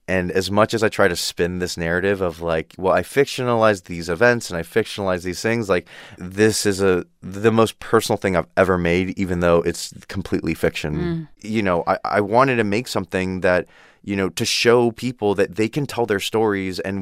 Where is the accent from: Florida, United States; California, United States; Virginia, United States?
California, United States; Downey; oh, God, I'm so glad I'm from Downey